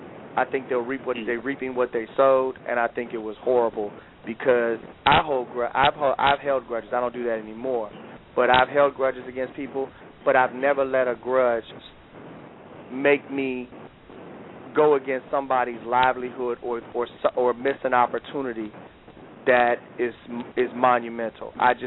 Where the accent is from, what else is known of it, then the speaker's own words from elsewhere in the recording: Detroit, Michigan, United States; On top of that, I'm born and raised in Detroit, so I'm an Isaiah.